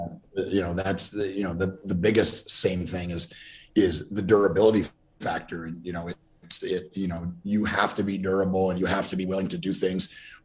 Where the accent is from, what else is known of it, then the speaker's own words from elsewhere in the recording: Ontario, Canada; So I lived, I grew up in Ontario, Canada, just across from Detroit.